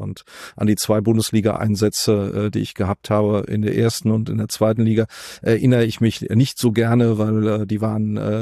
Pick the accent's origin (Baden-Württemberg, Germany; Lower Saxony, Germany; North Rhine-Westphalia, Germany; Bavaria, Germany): North Rhine-Westphalia, Germany; Altena; Ich bin immer noch in meiner Heimatstadt, wo ich auch geboren bin, in Altena beheimatet, was eine alte Industriestadt ist